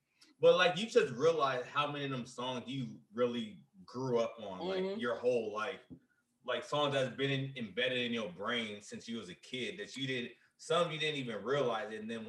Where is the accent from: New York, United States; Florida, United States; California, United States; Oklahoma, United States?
California, United States; and I came from California.